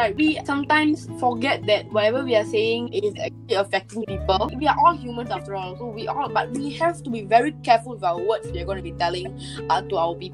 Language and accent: English; India; accent: Indian; up a fake accent just to get away from people who are going to be attacking me just for speaking my Indian accent.